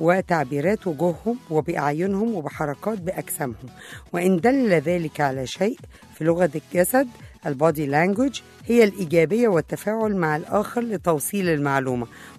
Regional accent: Egypt; إحنا كمصريين بنتكلم بإيدينا ولا بعينينا ولا بجسمنا كله؟

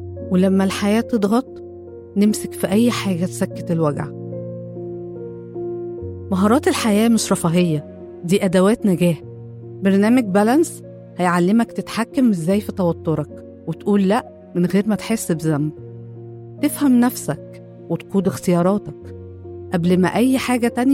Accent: Egypt; احنا طبعا الماتش بتاع اول امبارح دوت لغاية دلوقتي لسه مأثر علينا كلنا حقيقي كمصريين

